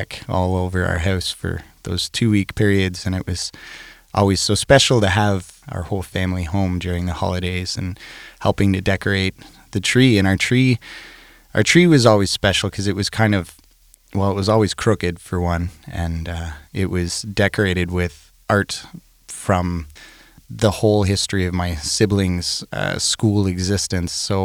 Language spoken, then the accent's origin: English; Ottawa, Ontario, Canada; I grew up in Ottawa, Ontario, just outside of Ottawa.